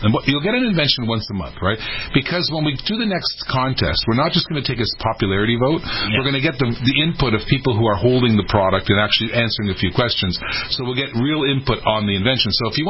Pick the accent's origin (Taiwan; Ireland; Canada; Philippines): Canada; now in United States; I came from Canada. So I was born in Canada. Then I moved down here. I emigrated and became an American taxpayer, and I love it down here.